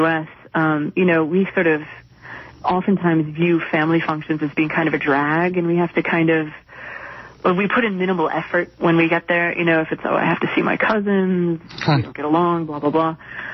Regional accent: United States; moved away as an adult; also born or lived in Middle East; Of course, you know, I'm an American by birth. I grew up here. The pop culture, the comics, the TV shows, the movies, all of those things, you know, were part of my life growing up.

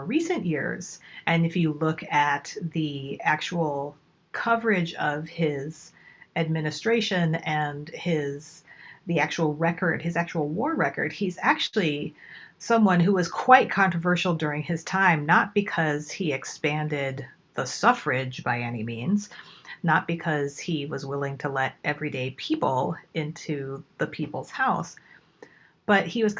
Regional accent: United States; growing up in the United States as a kid in the 70s and the 80s

